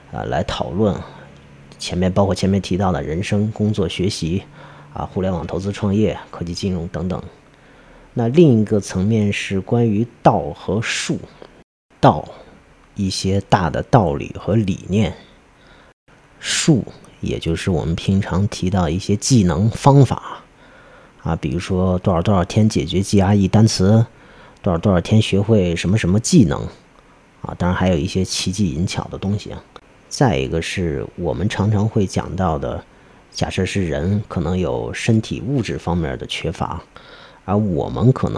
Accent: China

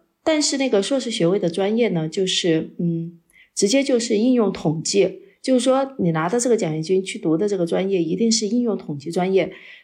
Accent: Chongqing, China; 就回到了重庆，因为重庆是我的家乡，就是我是我父母的独生女儿，再加上重庆又是我的家乡

